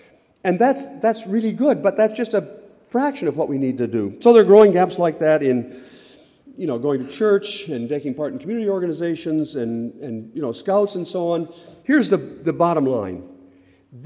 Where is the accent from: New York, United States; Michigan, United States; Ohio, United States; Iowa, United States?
Ohio, United States; Port Clinton; born or raised there